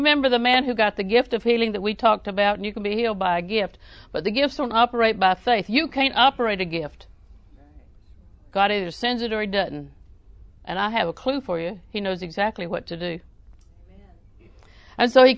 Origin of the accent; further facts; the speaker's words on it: Auburndale, United States; I'm from Auburndale.